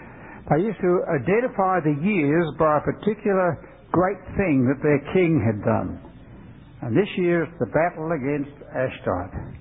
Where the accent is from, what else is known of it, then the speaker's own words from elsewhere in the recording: Australia; where we come from, we say Australia. People say, "Oh yes, that's over near Poland, isn't it?" No, we are not from Austria. We are from Australia.